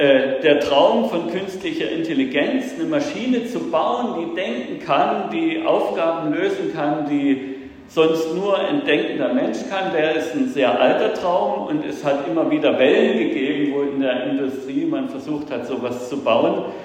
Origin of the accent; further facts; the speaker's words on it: East Germany, Germany; ich bin in der DDR aufgewachsen. Zugang zu einem Computer hatte ich da lange Zeit nicht